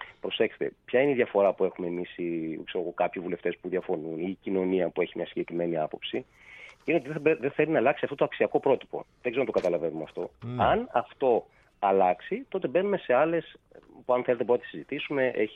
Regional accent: Western Greece, Greece; γιατί εγώ είμαι από χωριό. Είμαι από την Ετωλοκαραμία

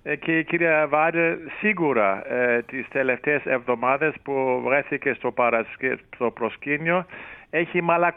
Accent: Greece; εδώ βρίσκομαι στην Ελλάδα και παρακολουθώ τις εξελίξεις, η πατρίδα μου

